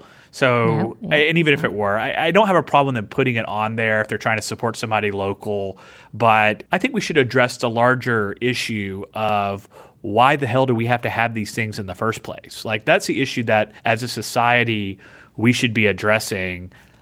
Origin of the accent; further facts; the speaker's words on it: the South, United States; So I'm from the South, so I live in Mississippi.